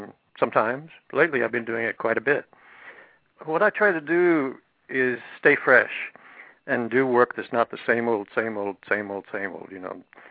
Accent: the South, United States; I grew up in the South. I was a Southern Baptist kid, so it's probably my early conditioning

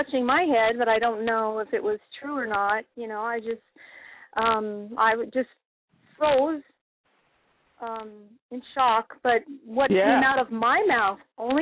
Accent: Denver, Colorado, United States; also born or lived in Grand Rapids; I'm from Denver, Colorado. I went to school there. Then I went to college in Grand Rapids, Michigan.

